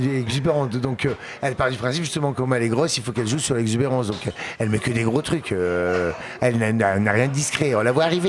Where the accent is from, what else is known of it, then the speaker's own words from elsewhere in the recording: Hauts-de-France, France; C'est de mon enfance, mon village dans le Nord, à l'aviation et mes aventures